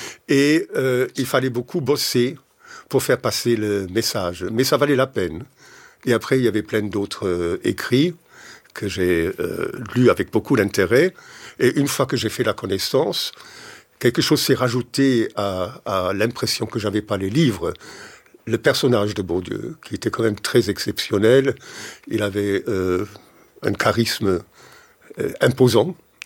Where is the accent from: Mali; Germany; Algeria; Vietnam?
Germany; French is a second language; also born or lived in France; now in Switzerland; Je suis allemand, j'habite la Suisse, mais je connais la France parce que j'ai fait une partie de mes études en France. J'ai fait une licence en sociologie à Nancy